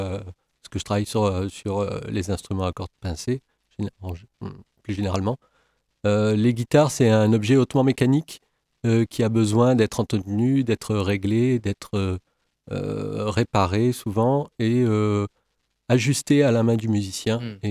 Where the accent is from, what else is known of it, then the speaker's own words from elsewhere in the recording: Avignon, Provence-Alpes-Côte d'Azur, France; also born or lived in Toulon; now in Le Mans, France; C'est ça, je suis originaire d'Avignon et ensuite dans la marine, j'ai fait quasiment toute ma carrière à Toulon.